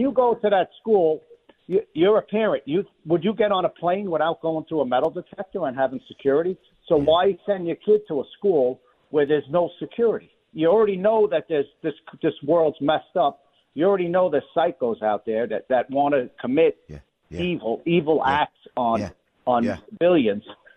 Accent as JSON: {"language": "English", "region": "East Coast", "country": "United States", "tie": "born or raised there", "said": "It's like another planet living on the West Coast compared to me growing up on the East Coast."}